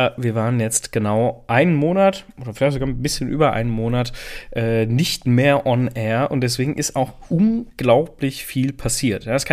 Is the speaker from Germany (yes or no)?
yes; Saarbrücken, Saarland, Germany; dem anderen Startup aus Saarbrücken, lustigerweise, da wo ich herkomme